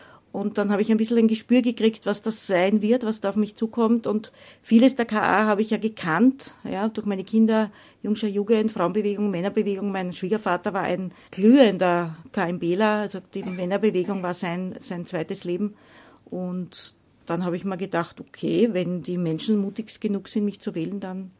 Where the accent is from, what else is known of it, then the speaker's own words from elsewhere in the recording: Lower Austria, Austria; Ich stamme aus dem Mostviertel, bin in einem kleinen Ort aufgewachsen, wo es außer katholisch nichts gab.